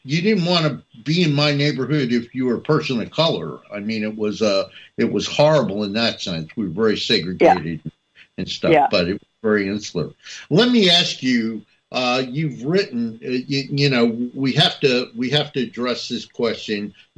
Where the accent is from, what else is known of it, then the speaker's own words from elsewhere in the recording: New Jersey, United States; I grew up in North New Jersey as a young child, amongst in the Italian neighborhood.